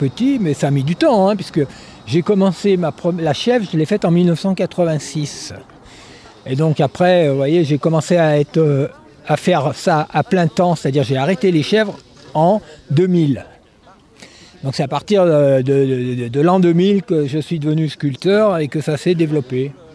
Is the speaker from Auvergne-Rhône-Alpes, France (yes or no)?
yes; Auvergne-Rhône-Alpes, France; Oui, je suis de l'Ardèche, du col de l'Escrinet, où j'étais éleveur de chèvres, avant de faire les sculptures.